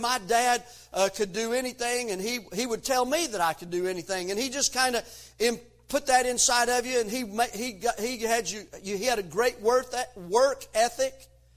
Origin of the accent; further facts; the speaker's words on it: Tennessee, United States; My dad, when I grew up in East Tennessee